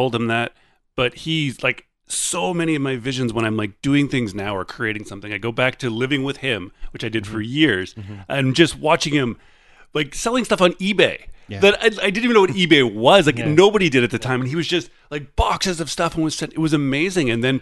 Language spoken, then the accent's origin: English; Thunder Bay, Ontario, Canada; now in Toronto, Canada; I don't really know Toronto. I'm from Thunder Bay, but I've gone other places.